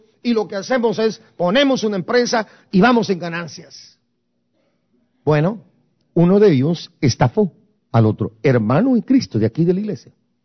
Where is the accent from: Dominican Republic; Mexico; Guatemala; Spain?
Guatemala; moved away; yo digo, salí de Guatemala y me fui ¿para dónde?